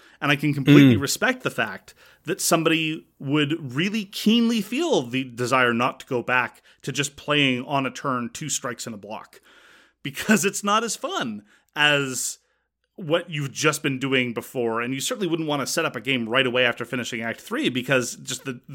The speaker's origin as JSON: {"language": "English", "country": "Canada", "said": "independent of the fact that I'm Canadian."}